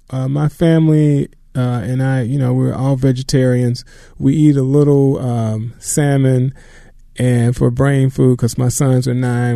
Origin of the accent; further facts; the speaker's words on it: Elba, Alabama, United States; I'm from a little town called Elba, Alabama. It's in southeast Alabama, and that's where I grew up.